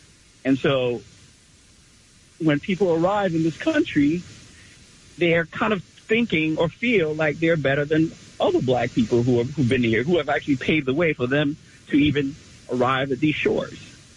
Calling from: Harlem, New York, United States; I'm calling from Harlem.

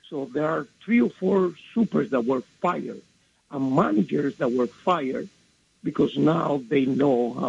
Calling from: Belgium; from Belgium.

